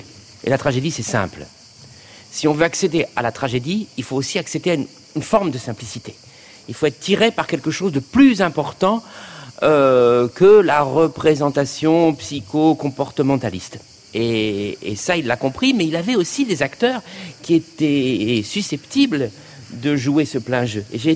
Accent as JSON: {"language": "French", "region": "Provence-Alpes-Côte d'Azur", "country": "France", "said": "je ne suis pas parisien, je suis un provençal et un provincial, et c'est vrai, je me sens ici chez moi."}